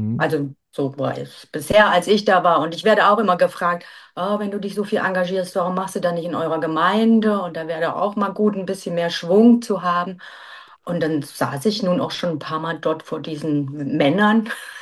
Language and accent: German; Saxony-Anhalt, Germany; Ich komme tatsächlich aus Sachsen-Anhalt und wir sind alles Quittjes